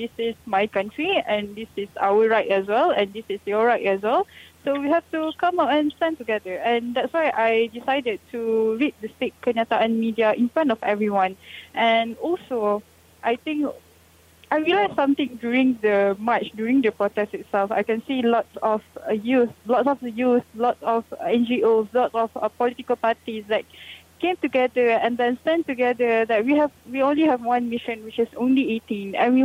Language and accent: English; Malaysia; this is our right as a youth and our right as a Malaysian citizen.